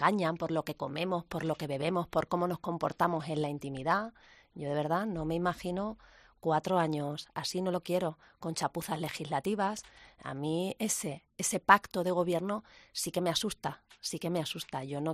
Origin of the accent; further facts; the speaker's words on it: Extremadura, Spain; la ilusión por cambiar mi tierra y colocar a Extremadura en el mapa